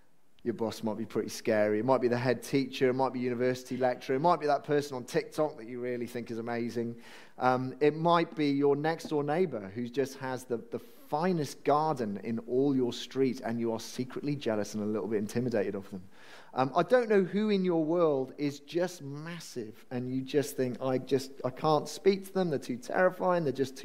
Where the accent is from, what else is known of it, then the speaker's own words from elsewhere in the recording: Wales, United Kingdom; I'm Welsh.